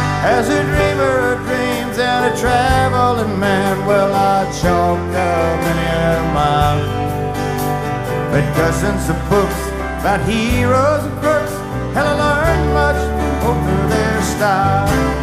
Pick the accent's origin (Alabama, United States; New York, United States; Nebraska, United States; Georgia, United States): Alabama, United States; people have snuck up here from my home state of Alabama over there.